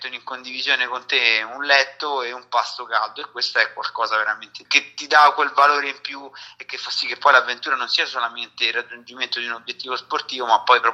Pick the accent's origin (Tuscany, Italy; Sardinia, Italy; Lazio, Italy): Lazio, Italy; Rome; sono cresciuto, ho vissuto a Roma e adesso invece mi sono allontanato maggiormente dal centro città proprio per ricercare quella tranquillità.